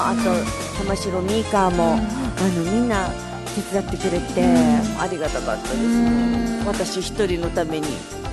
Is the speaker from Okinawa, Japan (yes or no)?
yes; Nago, Okinawa, Japan; それでもやっとね、自分の故郷名護で公演ができて